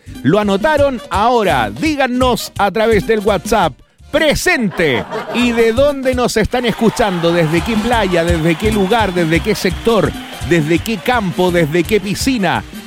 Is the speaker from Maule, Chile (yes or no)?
yes; Cauquenes, Maule, Chile; Sí, yo soy de allá, voy, yo soy de Cauquenes, Maule, voy yo, sí.